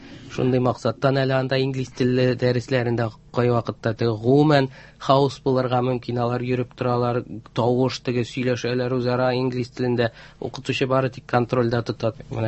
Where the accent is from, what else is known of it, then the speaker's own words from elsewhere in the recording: Kazan, Tatarstan, Russia; Әйе, мин Казан егете булып саналам инде, теге Казанда туганмын, Казанда үскәнмен. Минем әтиәни Саба районыныкы